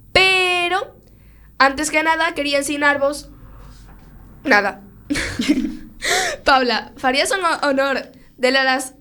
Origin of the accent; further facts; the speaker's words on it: Galicia, Spain; para expresar a miña cultura e a miña personalidade como galega.